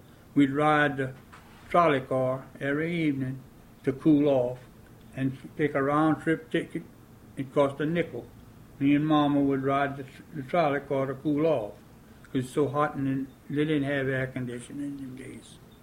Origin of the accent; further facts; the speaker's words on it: Jeanerette, Louisiana, United States; born there; I was born in Generette, Louisiana. I was not delivered by a doctor.